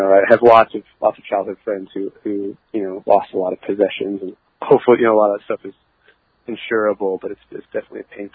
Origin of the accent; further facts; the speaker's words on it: Houston, Texas, United States; Yeah, born and raised in Houston, Texas.